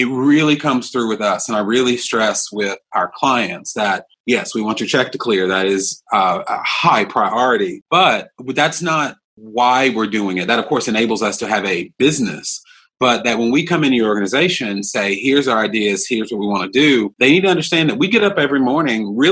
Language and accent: English; North Carolina, United States; Because as you can tell from my accent, I'm from North Carolina, we can do things that are very completely American